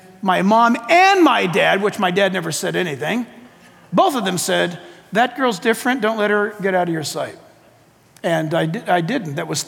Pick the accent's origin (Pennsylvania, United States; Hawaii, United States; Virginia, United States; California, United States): California, United States; San Diego; Dr. …, Shadow Mountain Church in my hometown, San Diego.